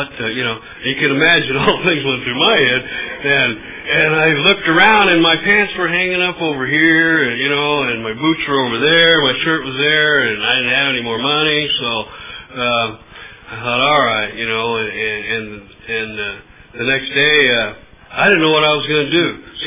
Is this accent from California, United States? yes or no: yes; Bakersfield, California, United States; now in Porterville, United States; I was raised in Bakersfield and did a lot of my using and drinking and running around in Bakersfield, Oildale area.